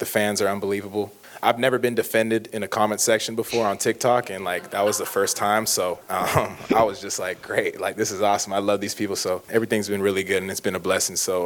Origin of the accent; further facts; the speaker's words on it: Canada; also born or lived in California; Growing up in Canada, I see a lot of ties.